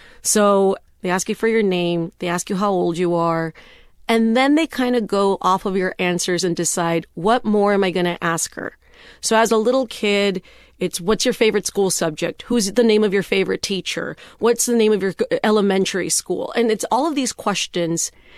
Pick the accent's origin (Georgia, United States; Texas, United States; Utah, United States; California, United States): Texas, United States; McAllen; Well, you know, in the border town that I grew up in McAllen, Texas, it's a border town.